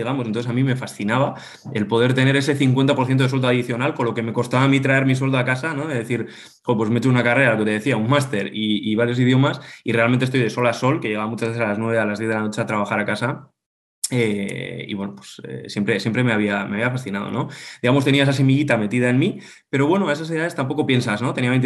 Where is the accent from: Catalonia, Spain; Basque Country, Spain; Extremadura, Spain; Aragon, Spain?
Basque Country, Spain; Bilbao; soy un chico de Bilbao, de 34 años, soy economista.